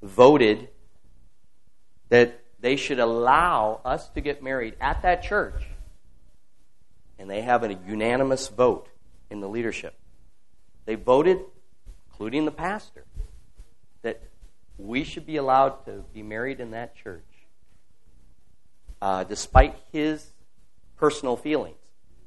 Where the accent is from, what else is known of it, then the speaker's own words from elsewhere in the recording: Michigan, United States; I came from Michigan originally.